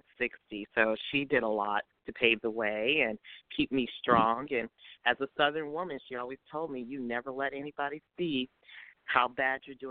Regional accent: Belgium; also born or lived in Germany / Panama; Well, I'm the product of a NATO child. I grew up in Belgium, mostly in the 80s. And I've lived in Belgium, Germany, and in Panama. My mom is from Panama.

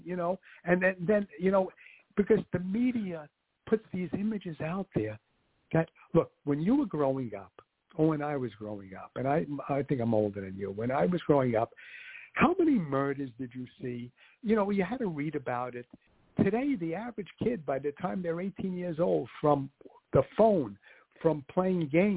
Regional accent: New York, United States; I grew up outside of New York, but when I was in New York, when I was a child, I remember going on the subways

